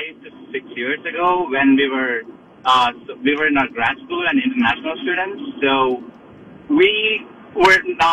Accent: India; I'm from India.

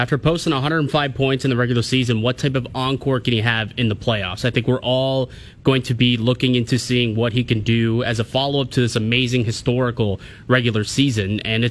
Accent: Canada; And as a Canadian, you always kind of are intertwined in what's happening with Sidney Crosby.

